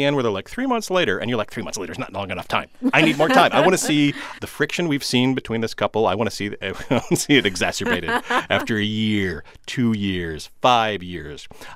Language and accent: English; United States; I watch those shows because I'm an American.